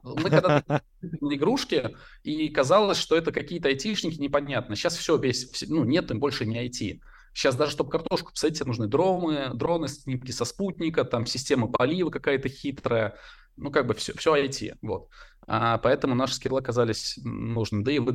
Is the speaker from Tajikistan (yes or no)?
no; Samara, Samara Oblast, Russia; я из Самары, из заводского района